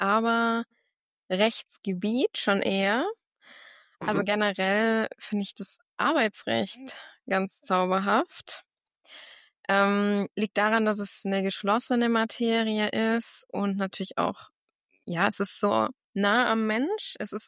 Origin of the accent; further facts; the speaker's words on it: Baden-Württemberg, Germany; ich komme ursprünglich aus Baden-Württemberg, aus dem Schwarzwald. Vielleicht hört man es auch an der einen oder anderen Stelle.